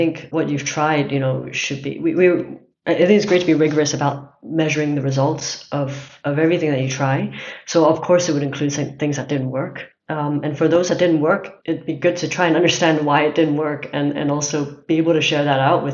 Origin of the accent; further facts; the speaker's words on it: Hong Kong; I guess I grew up in Hong Kong. So after I went to business school, I moved back to Hong Kong to work as a proprietary trader, actually at Bank of America Merrill Lynch.